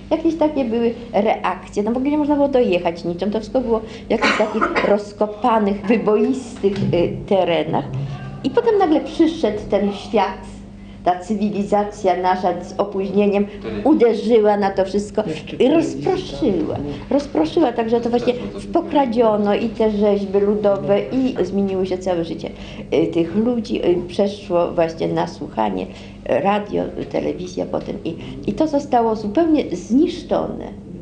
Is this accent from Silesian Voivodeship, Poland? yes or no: no; Lublin Voivodeship, Poland; Spędziłam dzieciństwo w lasach biłgorajskich, w tamtych okolicach, w tych wioseczkach jakichś takich piaszczystych, gdzie wszyscy żyli w zupełnie innym jak gdyby wymiarze.